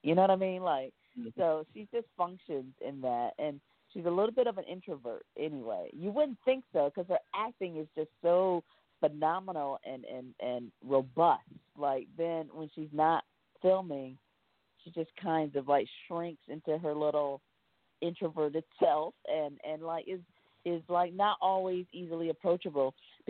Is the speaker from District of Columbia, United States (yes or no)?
no; Detroit, Michigan, United States; Well, I'm from Detroit. I don't know if you guys knew that.